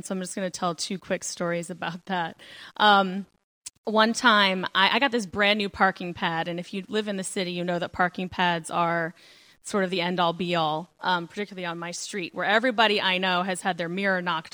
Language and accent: English; Maryland, United States; now in Baltimore, United States; So I moved to Baltimore in 2005. I grew up in Maryland, but I moved to Baltimore in 2005